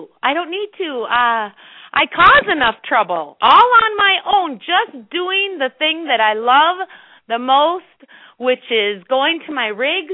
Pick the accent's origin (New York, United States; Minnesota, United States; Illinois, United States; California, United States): Minnesota, United States; Minneapolis; also born or lived in Colorado, United States; I'm from Minneapolis, and then I lived in Colorado.